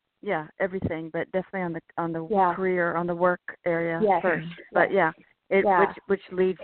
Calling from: California, United States; from California.

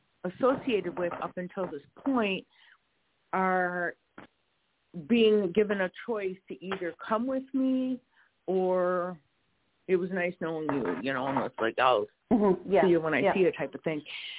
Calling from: Wisconsin, United States; And we are in... We are in Wisconsin.

